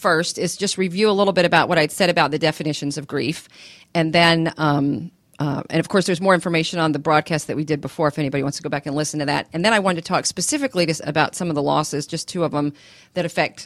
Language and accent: English; Dunwoody, Georgia, United States; I grew up in Dunwoody, Georgia, so just around the corner from here.